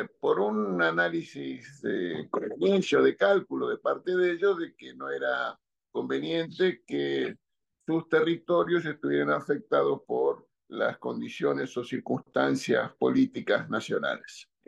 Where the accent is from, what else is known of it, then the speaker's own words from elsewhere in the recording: Argentina; soy descendiente de asturianos y que soy el primer argentino de mi familia.